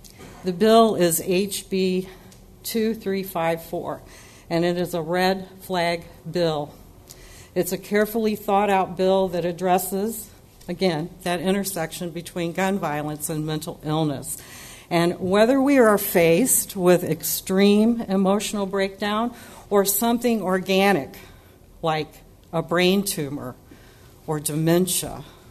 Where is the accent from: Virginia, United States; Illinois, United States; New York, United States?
Illinois, United States; Granite City; from Granite City.